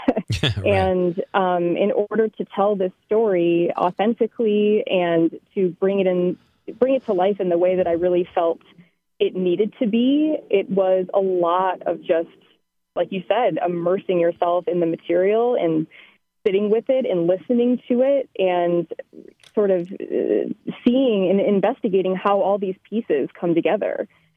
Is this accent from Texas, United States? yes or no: no; Racine, Wisconsin, United States; I mean, the first piece being that I'm from Racine